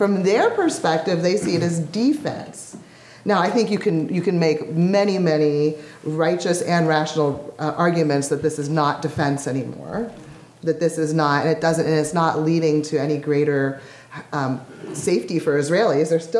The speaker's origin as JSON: {"language": "English", "region": "Pacific Northwest", "country": "United States", "tie": "born or raised there", "said": "since I grew up in the Pacific Northwest, you know, our synagogue was shot up by neo-Nazis in Eugene when I was a kid."}